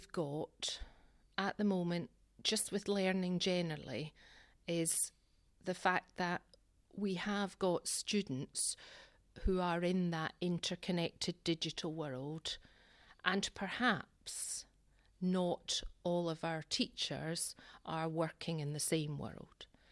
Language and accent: English; South West England, United Kingdom; So I said I came from Gloucestershire